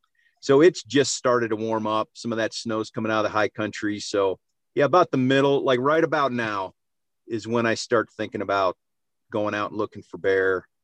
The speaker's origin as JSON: {"language": "English", "region": "Ohio", "country": "United States", "tie": "born or raised there", "said": "And I grew up in Ohio, so it's all whitetails there."}